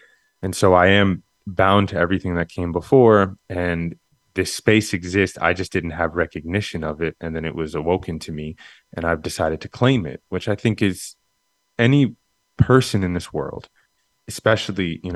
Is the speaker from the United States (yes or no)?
yes; Queens, New York, United States; You know, I grew up in Queens, this crazy melting pot.